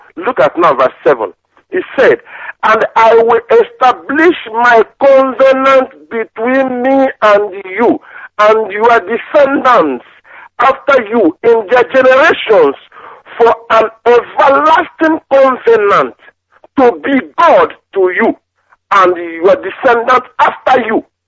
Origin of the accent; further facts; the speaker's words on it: Alo, Anambra, Nigeria; now in France; calling from France, and I am from Alo in Idemi local government area in Anambra State.